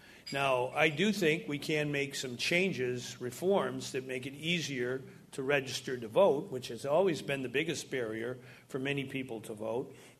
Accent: Illinois, United States; We're people from Illinois. We're tough. We know how to make things happen

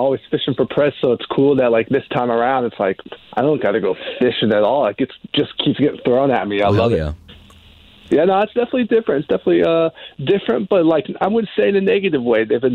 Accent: California, United States; moved away as an adult; now in Washington, United States; So moving to D.C., I moved to D.C. when I was like 21. I'm originally from like the L.A. area.

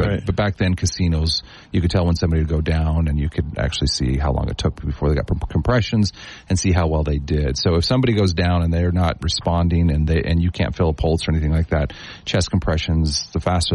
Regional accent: Salt Lake City, Utah, United States; born there; now in St. George, United States; So I was born in Salt Lake City.

